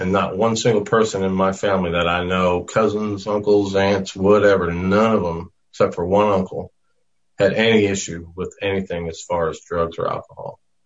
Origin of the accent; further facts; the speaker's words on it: Queens, New York, United States; born there; I was born right outside of New York City in Queens. Jamaica section of Queens, which isn't a very desirable place.